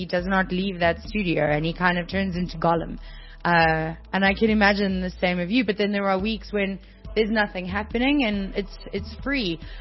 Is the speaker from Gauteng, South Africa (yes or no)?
yes; Gauteng, South Africa; growing up on the East Rand, I've grown up between Fosseris and Brakpan, suburbs and not suburbs